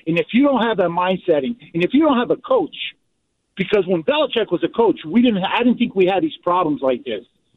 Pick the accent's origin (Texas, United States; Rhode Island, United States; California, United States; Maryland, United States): Rhode Island, United States; Okay, I'm from Rhode Island, so I can tell you there's a lot of stuff that goes on that's not even known about